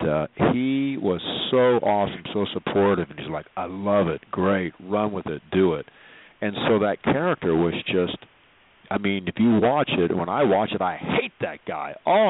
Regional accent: Joplin, Missouri, United States; Bob and I are both from Southwest Missouri. He's from Springfield. Mm-hmm. I'm from Joplin.

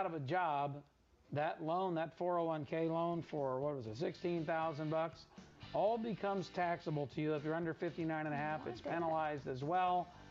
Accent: Philadelphia, Pennsylvania, United States; in Philadelphia, PA, my hometown.

